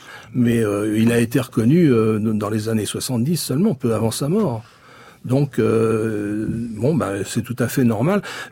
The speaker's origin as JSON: {"language": "French", "town": "Paris", "region": "Île-de-France", "country": "France", "tie": "born or raised there", "said": "Dans le 14e arrondissement."}